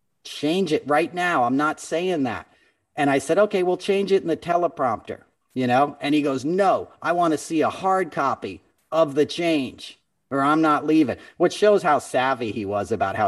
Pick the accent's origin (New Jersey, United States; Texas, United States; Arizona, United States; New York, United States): New York, United States; New York City; And as a New Yorker, that was somewhat comforting because he did play the part of a New Yorker.